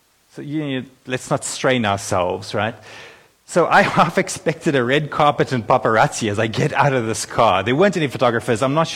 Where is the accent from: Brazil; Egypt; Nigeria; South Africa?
South Africa; now in London, United Kingdom; I'm a South African in London.